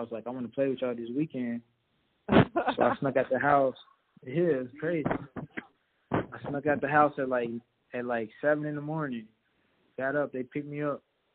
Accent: Lexington, Kentucky, United States; Crazy because I'm from Lexington, but I really had at the time I wanted to go to Cincinnati because that's right up the road from where I live.

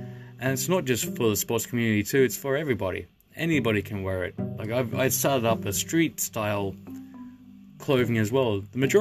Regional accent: Australia; now in Japan; because I live in Japan. I'm not Japanese, I'm Australian, but my wife's Japanese

